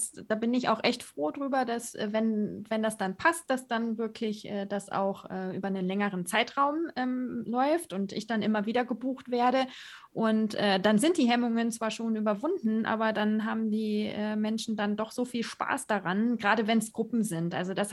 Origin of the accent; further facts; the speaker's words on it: Germany; accent: German; ich bin nicht Native Speaker Englisch, ich habe das auch gelernt, ist meine Zweitsprache sozusagen, und ich habe natürlich einen deutschen Akzent.